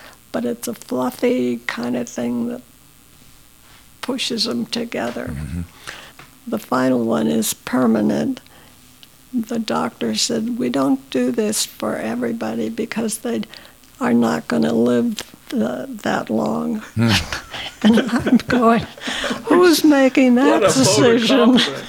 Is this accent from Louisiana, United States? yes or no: no; Davenport, Iowa, United States; born there; I was born in Davenport, Iowa.